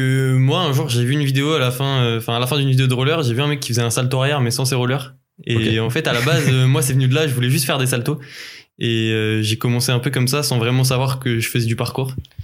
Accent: Rennes, Brittany, France; Et du coup, on est de Rennes

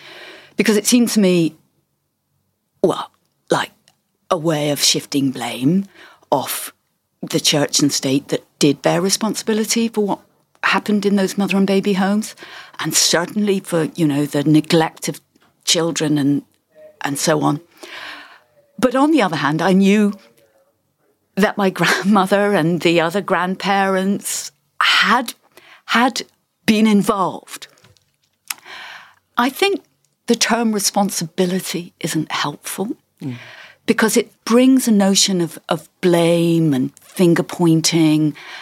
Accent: England, United Kingdom; born there; I know I was born in England, but I too am answerable to the fact

